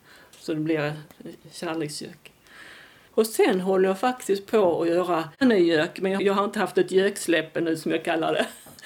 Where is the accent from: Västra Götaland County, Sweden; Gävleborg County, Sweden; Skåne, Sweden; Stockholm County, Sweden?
Skåne, Sweden; Ängelholm; för jag är från Ängelholm.